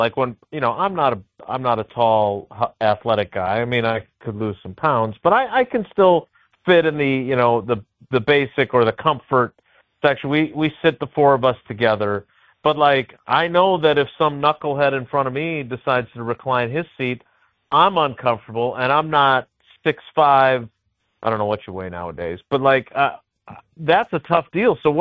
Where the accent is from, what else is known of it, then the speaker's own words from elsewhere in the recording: Milwaukee, Wisconsin, United States; If I were a Milwaukeean, having been born and raised in Milwaukee